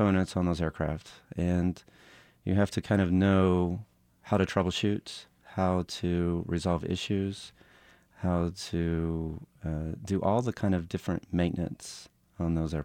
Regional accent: Oklahoma, United States; I'm originally from Oklahoma. The economy was kind of bad.

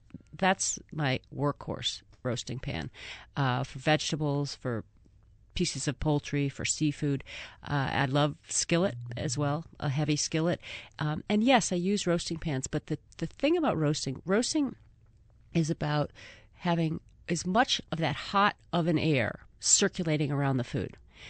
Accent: Northeast, United States; I mean, I'm from the Northeast, and we roast because the oven heats up our home, too.

